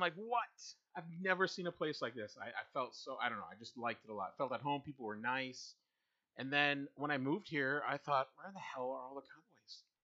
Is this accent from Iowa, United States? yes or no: yes; Iowa, United States; also born or lived in Minnesota; Yeah, it felt like where I grew up in Iowa and southern Minnesota felt like that.